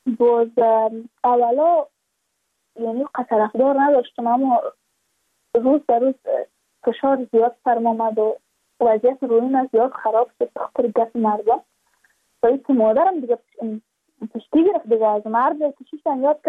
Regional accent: Badakhshan, Afghanistan; چون ما از بدخشان هستیم یعنی منطقه دور دستش

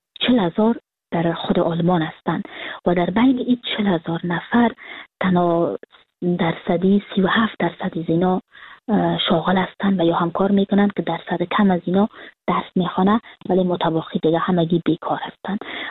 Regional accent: Kabul, Afghanistan; moved away as an adult; now in Frankfurt, Germany

